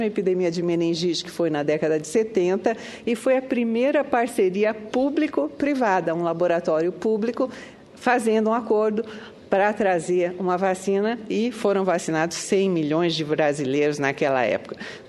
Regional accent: Brazil; mas antes disso eu sou brasileira, sou médica e fui professora da Universidade de São Paulo durante 25 anos

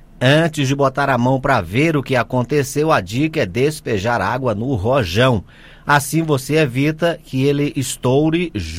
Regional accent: Northeast Region, Brazil; principalmente lá na minha terra, no Nordeste

